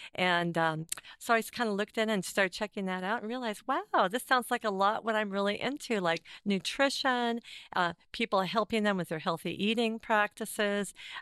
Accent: Lake Oswego, Oregon, United States; also born or lived in Seattle, Washington; Well, I was raised in, I was born in Seattle, Washington, and when I was about 7, we moved to Portland, and I grew up in Lake Oswego, outside of Portland, a suburb up there

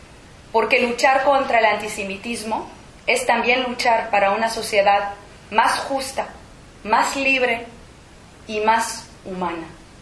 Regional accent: Israel; Spanish is a second language; now in Madrid, Spain; ¿Cómo podía explicarle que me da miedo decir que soy de Israel cuando me encuentro en un entorno desconocido?

